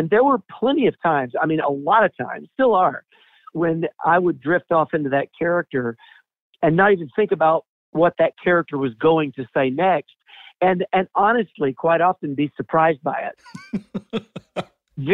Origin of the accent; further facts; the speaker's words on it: Atlanta, Georgia, United States; I'm from Atlanta originally. I still live here.